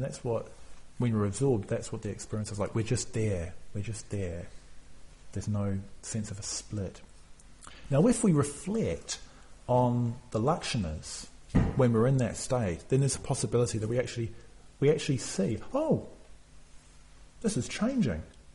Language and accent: English; North Island, New Zealand; I'm from New Zealand. And everywhere in New Zealand is near the ocean, pretty much. Not too far away. And where I grew up in the north of the North Island of New Zealand.